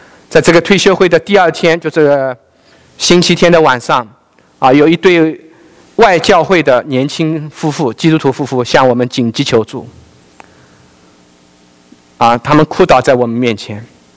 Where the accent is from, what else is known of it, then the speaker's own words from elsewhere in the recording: China; 我们国人，我们中国人经历过互相控诉、互相指责啊、互相咒骂啊、互相整，往死里整。